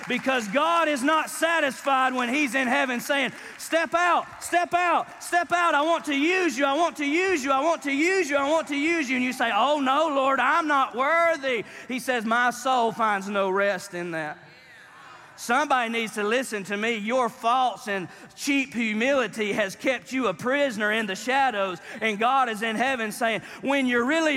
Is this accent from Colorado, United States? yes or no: no; Hiawassee, Georgia, United States; And I go, I'm from Hiawassee, Georgia. I cheated my way through high school.